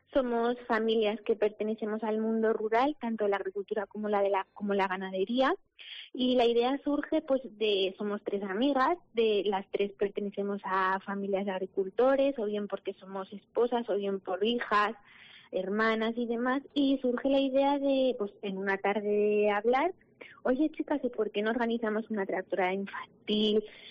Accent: Aragon, Spain; las dos amigas son de la Hoya y yo soy de Monegros

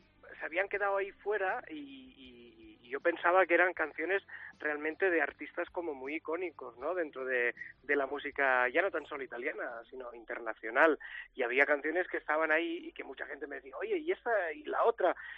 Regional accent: Spain; yo soy un cantante español que quiero cantar todas estas canciones en español

